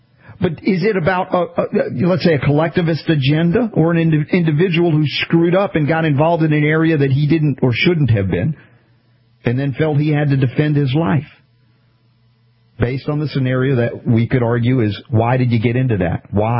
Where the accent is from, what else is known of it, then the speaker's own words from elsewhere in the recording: Stone Mountain, Georgia, United States; also born or lived in New York; I grew up in Stone Mountain. I was a Jewish kid. Probably one of the few.